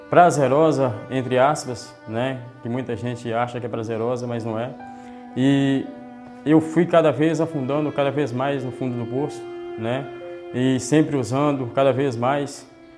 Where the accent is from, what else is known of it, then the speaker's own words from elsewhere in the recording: Bocaiúva, Minas Gerais, Brazil; born there; Eu nasci em Bocaiúva aqui, né, nessa cidade de Minas Gerais.